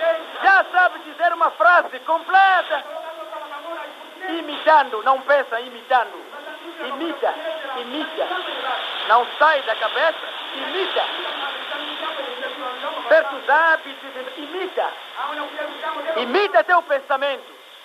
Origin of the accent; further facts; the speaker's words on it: Mozambique; Nós somos moçambicanos e temos orgulho de sermos moçambicanos.